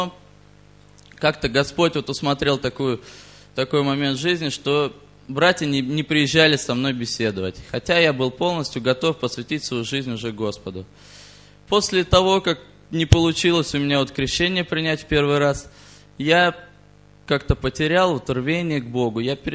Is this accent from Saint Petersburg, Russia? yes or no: yes; Saint Petersburg, Russia; я из Санкт-Петербурга приехал.